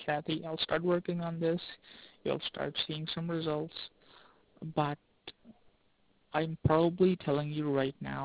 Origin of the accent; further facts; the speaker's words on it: Rockford, Illinois, United States; now in New York, United States; I've come to New York. But originally I'm from Rockford.